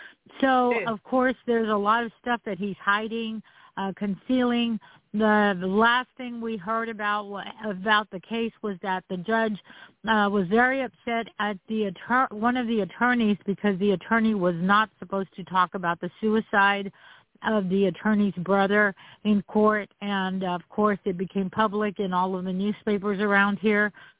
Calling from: San Antonio, Texas, United States; I am calling from San Antonio.

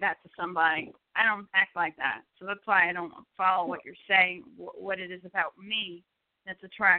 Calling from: New Jersey, United States; I'm from New Jersey.

